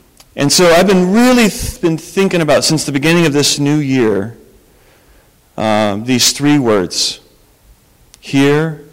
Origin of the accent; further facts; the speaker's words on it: Colorado, United States; I don't like either team, because growing up in Colorado, you don't like the Chiefs.